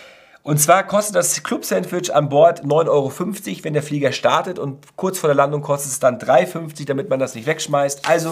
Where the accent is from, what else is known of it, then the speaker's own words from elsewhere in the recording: Northern Germany, Germany; wie man so schön sagt bei uns in Norddeutschland